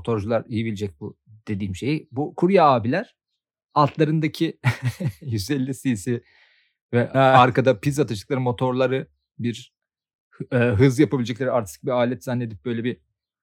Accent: Konya, Turkey; Ay evet. Memleketim Konya. Ya. Konyalı

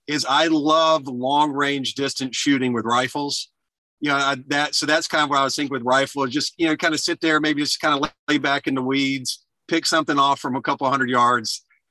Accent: Alabama, United States; I was born and raised in Alabama. So during the summers, we would have, two a days where it's 100 degrees, 100% humidity.

